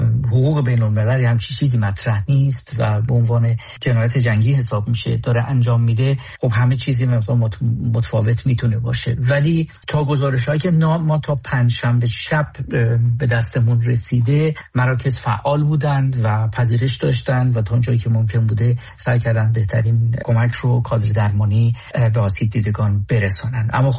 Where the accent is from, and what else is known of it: Iran